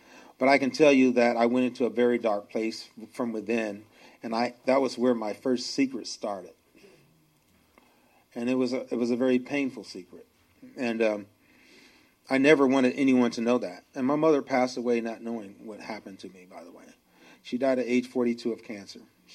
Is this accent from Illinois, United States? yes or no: no; Flint, Michigan, United States; Born and raised in Flint, Michigan, born to my mother and my father, I was born in a one-parent home.